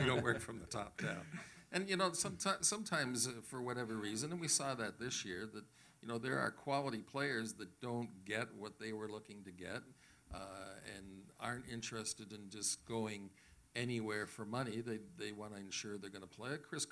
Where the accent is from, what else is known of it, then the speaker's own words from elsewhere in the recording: Toronto, Ontario, Canada; I'm a Canadian, a Torontonian, and I love being here